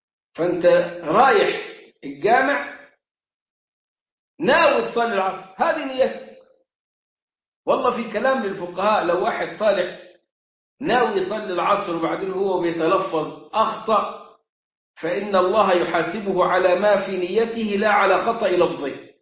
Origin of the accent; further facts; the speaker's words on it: Upper Egypt, Egypt; فكان الجماعة المالكية عندنا في الصعيد، صعيد مصر، يرفعوا أصواتهم بالنية.